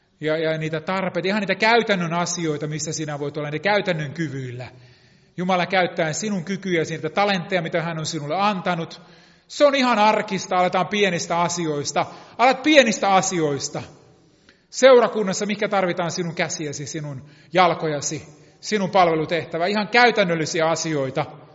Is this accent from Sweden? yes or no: no; Israel; että hei kaveri, että mä oon Israelista.